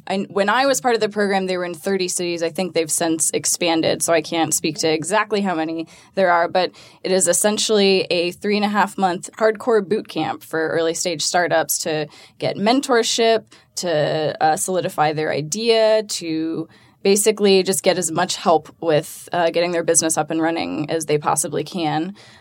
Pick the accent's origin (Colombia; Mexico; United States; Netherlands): United States; Atlanta, Georgia; So born and raised in Atlanta, got my degree in mechanical engineering.